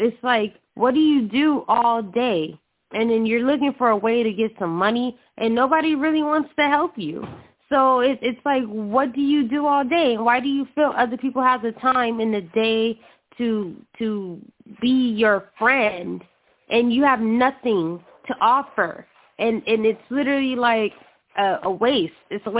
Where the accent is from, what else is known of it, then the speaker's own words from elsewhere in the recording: New York, United States; now in California, United States; like, growing up in New York, I noticed that people do tend to the community and they do help out.